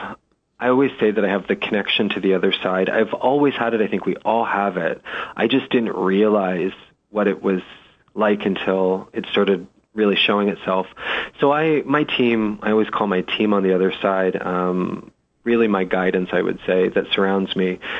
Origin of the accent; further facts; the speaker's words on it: London, Ontario, Canada; at the time I was living actually in the UK in London, England, but my hometown was in London, Ontario, Canada.